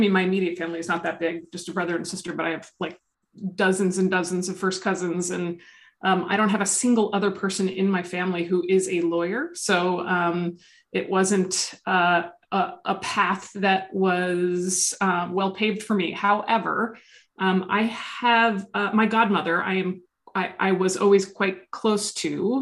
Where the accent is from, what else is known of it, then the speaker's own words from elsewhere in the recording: New Jersey, United States; And she lived in New York City. I grew up in New Jersey.